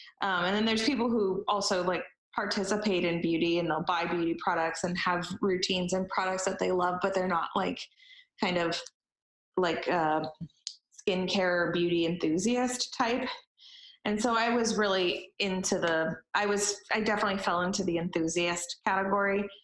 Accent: California, United States; like I'm from California, I find a lot of solace in nature, and I've always just appreciated nature and was raised to appreciate nature.

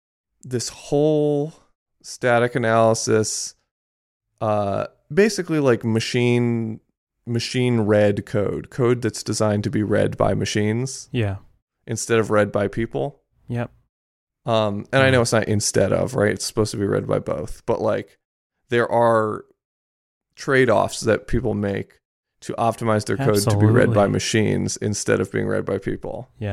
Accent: Japan; I grew up in Japan.

